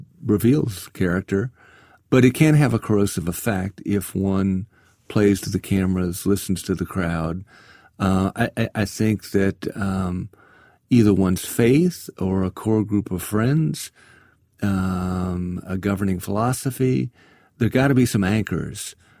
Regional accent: South Carolina, United States; I'm from South Carolina, I know you are too.

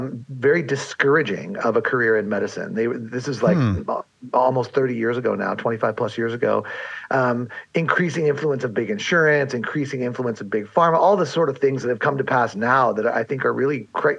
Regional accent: San Diego, California, United States; which also has a satellite campus in San Diego, which happens to be my hometown

